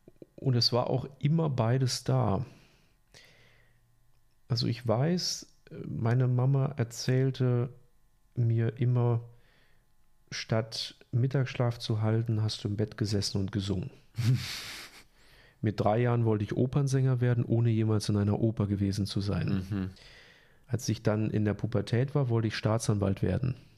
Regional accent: Germany; now in France; Also ich bin Deutscher und meine Familie lebt dort. Fühle ich mich jetzt besonders deutsch? Weiß ich nicht. Aber es ist so, dass ich mittlerweile seit 11 Jahren nicht mehr in Deutschland lebe

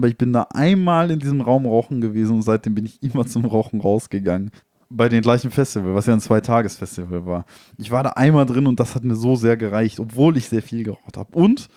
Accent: North Rhine-Westphalia, Germany; Ich sag mal, wir sind ja aus dem Ruhrgebiet, da reicht irgendwie der Blick.

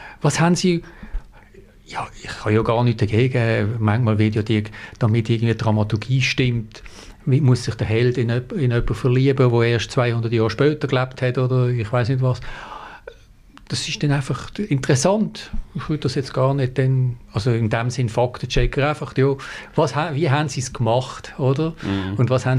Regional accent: Binningen, Basel-Landschaft, Switzerland; Ich bin in Binningen aufgewachsen

